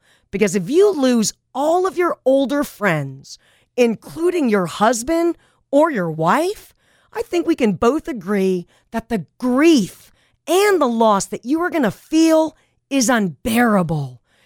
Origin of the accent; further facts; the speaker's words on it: Granada Hills, California, United States; when I was a crazy and wild little kid growing up on Goya Street in Granada Hills, California, I hung out with my older relatives every single week.